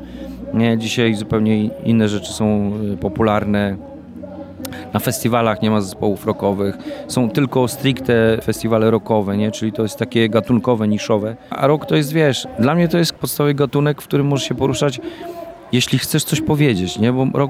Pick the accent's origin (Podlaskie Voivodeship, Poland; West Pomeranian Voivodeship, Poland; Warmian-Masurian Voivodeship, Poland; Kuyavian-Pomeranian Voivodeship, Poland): Podlaskie Voivodeship, Poland; born there; ja się urodziłem w Dolinie Rozpudy